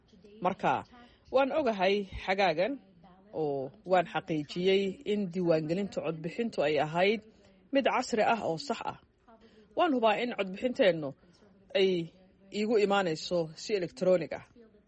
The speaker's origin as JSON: {"language": "Somali", "country": "United States", "said": "anigoo ah Maraykan dibadda jooga."}